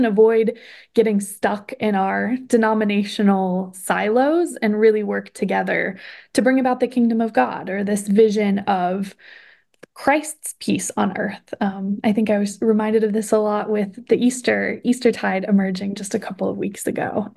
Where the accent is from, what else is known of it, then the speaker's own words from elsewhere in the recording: Kansas, United States; I'm a New England transplant, but I grew up in Kansas and have a real affinity for the Midwest.